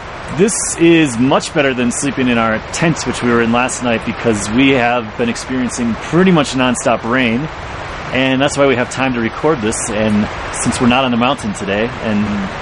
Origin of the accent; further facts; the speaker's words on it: Exonia, Wisconsin, United States; Oh, I grew up in Wisconsin, in the United States, in a little town called Exonia. Just a few hundred people there.